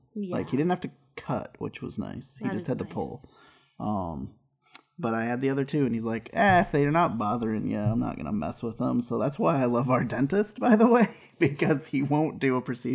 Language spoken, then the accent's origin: English; West Coast, United States; So we're from the West Coast.